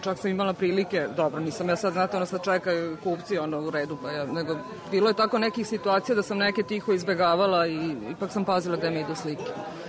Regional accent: Šabac, Mačva District, Serbia; born there; slikar. Rođena sam u Šapcu. Ne osjećam se ni Beograđankom, ni Šapčankom.

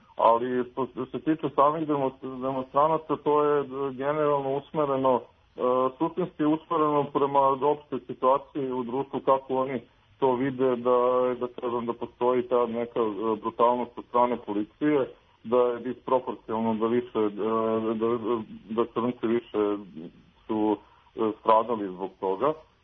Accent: Serbia

